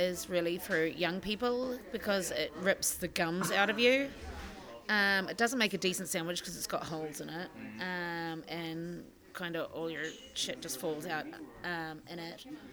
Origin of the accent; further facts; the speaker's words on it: Ireland; And I was like, I'm from Ireland, basically, with this accent. I was like, I'm from Ireland. We have the best brown bread ever.